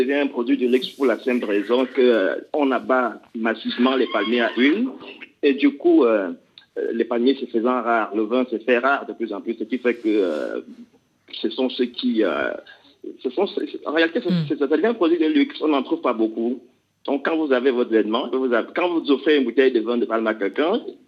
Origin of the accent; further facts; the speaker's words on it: Cameroon; Alors, nous sommes Camerounais et nous mélangeons vin de palme.